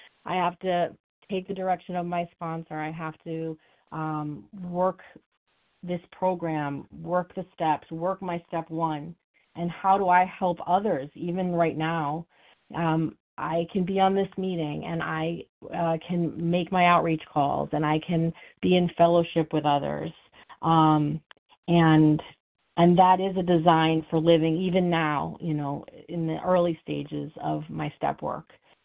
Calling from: New York, United States; I'm a compulsive overeater, and I'm calling from New York.

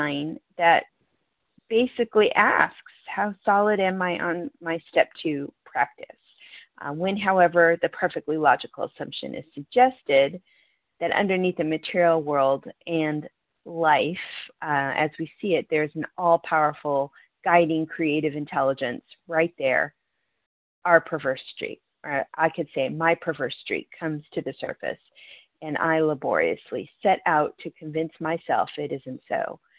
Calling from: North Carolina, United States; from Western North Carolina.

